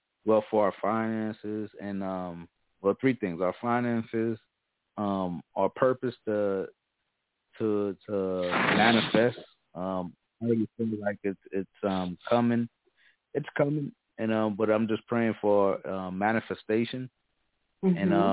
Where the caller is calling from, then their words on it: Florida, United States; Hey, Sister LaShawn. … from Florida.